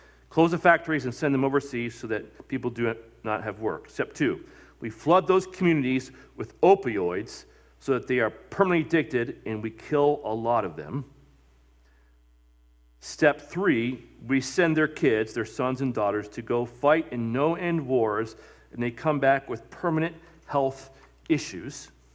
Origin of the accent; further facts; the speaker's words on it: Ohio, United States; Obviously, you know I'm from Ohio. I know the Springfield area and so on.